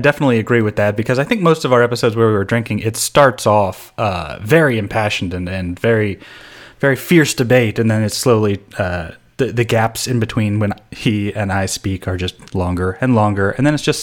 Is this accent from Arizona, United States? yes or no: yes; Phoenix, Arizona, United States; I grew up in Phoenix, which is basically to say I grew up around nobody in the middle of dirt.